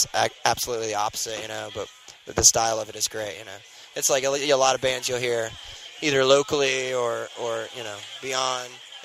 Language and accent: English; Houston, Texas, United States; Yeah, that'll be really great because we grew up in Houston, some of us, and.